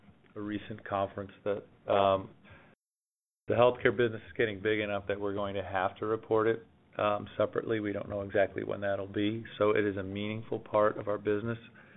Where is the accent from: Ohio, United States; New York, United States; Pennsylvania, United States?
Ohio, United States; Cleveland; now in Chicago, United States; I am from Cleveland, so I'm also hoping for a good next couple of weeks living in Chicago here.